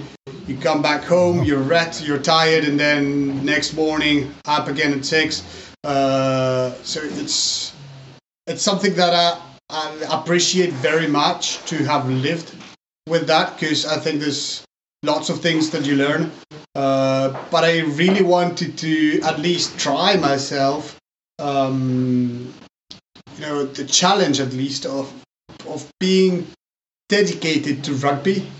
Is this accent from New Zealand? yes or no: no; Argentina; moved away as an adult; now in Sarlat, France; I was born and grew in Argentina with my parents, where I spent almost 25 years.